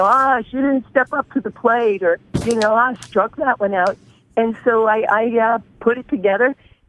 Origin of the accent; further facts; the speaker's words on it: Middle Village, New York, United States; Well, you know, growing up in Middle Village, I mean, we were not too far from Shea Stadium or Yankee Stadium